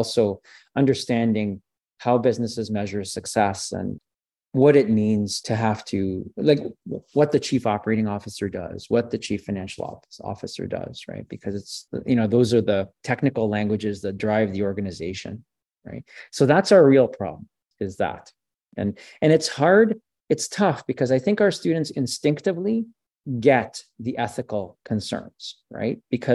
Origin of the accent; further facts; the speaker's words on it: Canada; first language French; English is a second language; So for example, as a Francophone, French is my first language, the French Canadian, I should say, I do a lot of translation for friends and family.